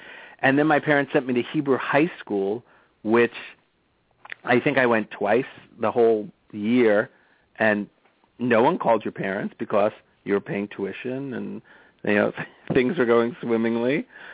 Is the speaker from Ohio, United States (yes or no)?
no; Long Island, New York, United States; I grew up in Long Island, right about 5 miles as the crow flies from JFK. It was a primarily Jewish neighborhood, and right across the water was a primarily Italian neighborhood.